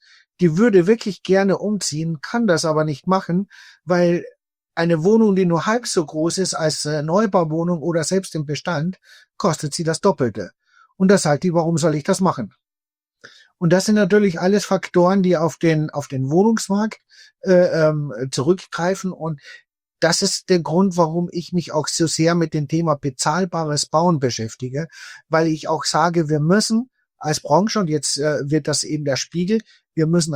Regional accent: Austria; born there; Ich bin ja gebürtiger Österreicher

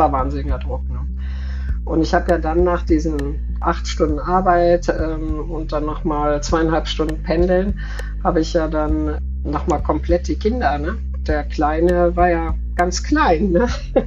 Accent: Rhineland, Germany; und ich war Rheinländerin

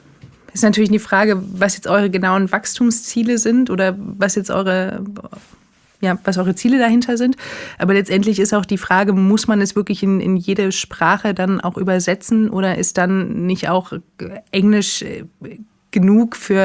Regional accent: Saxony, Germany; Ich komme aus der Nähe von Leipzig.

